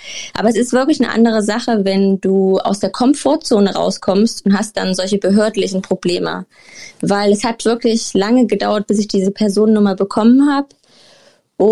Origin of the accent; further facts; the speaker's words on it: Germany; accent: German; ich habe ja den deutschen Akzent